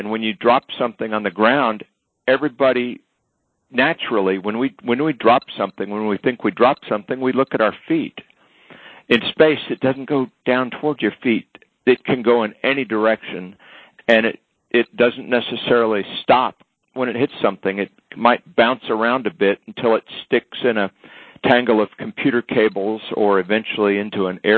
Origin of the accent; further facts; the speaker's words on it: Texas, United States; And I grew up on the Gulf Coast of Texas. I've been through a number of hurricanes on the ground.